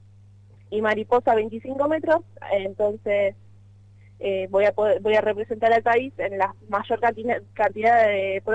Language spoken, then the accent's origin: Spanish; Santa Fe, Argentina; Y la única representante de la provincia de Santa Fe.